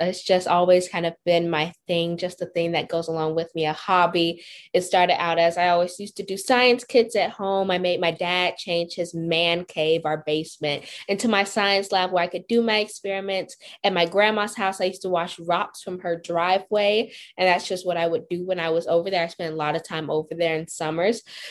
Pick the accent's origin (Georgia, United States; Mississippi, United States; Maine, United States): Georgia, United States; Atlanta; I'm from Atlanta, Georgia.